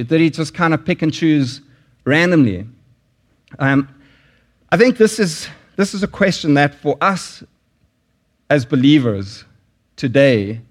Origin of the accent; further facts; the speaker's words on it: South Africa; particularly as a South African. Partly because Pepsi, there were sanctions in South Africa when I lived there